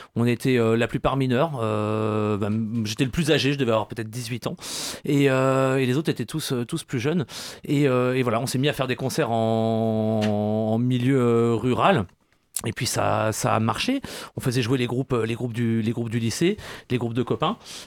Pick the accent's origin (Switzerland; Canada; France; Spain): France; Bouloire, Pays de la Loire; Nous, à la base, on vient de la campagne, on vient de Bouloir, enfin de petit village à côté de Bouloir.